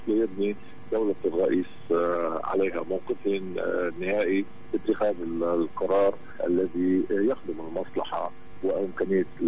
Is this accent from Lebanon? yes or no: yes; Lebanon; مسؤوليتنا كلبنانيين